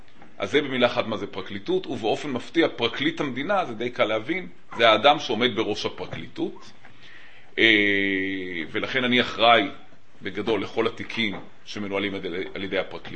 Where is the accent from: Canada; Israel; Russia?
Israel; Jerusalem, Jerusalem District; וגדלתי בירושלים, ואמרתי לכם, למדתי בישיבת נתיב מאיר